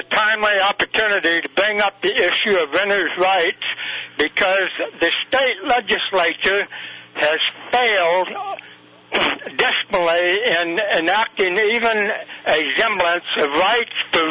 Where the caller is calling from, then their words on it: Sacramento, California, United States; Hi, Peter B. I'm calling from Sacramento.